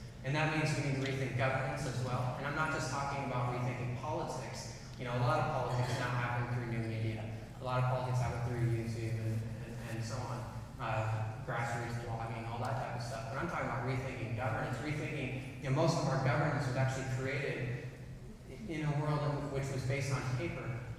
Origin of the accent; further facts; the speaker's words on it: Nebraska, United States; it transformed little antique stores in my hometown in Nebraska into international marketplaces.